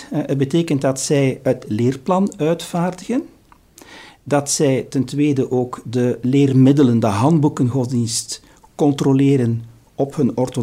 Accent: Flanders, Belgium; Ik ben een West-Vlaming van oorsprong. Ik ben geboren in 1965. Dat is het jaar dat het Tweede Vaticaans Concilie tot zijn einde kwam. En ik kom eigenlijk uit een heel klassiek, eigenlijk zeer katholiek familie.

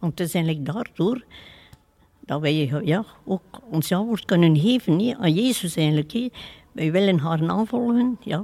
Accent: Nieuwpoort, West Flanders, Belgium; Van aan de kust, van Niepoort.

